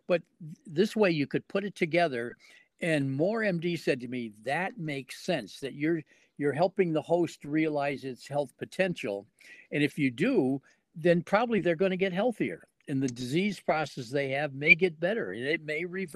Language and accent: English; Connecticut, United States; moved away as an adult; also born or lived in Maine / Oklahoma; I grew up in Connecticut and then spent all my youth in Connecticut, then went to Maine to go to college, and that's when I fell in love with the state of Maine.